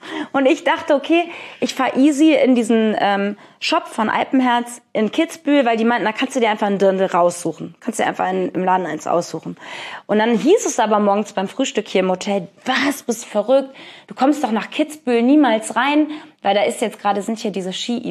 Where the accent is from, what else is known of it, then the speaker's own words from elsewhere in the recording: Cologne, North Rhine-Westphalia, Germany; Logischerweise, ich bin Kölnerin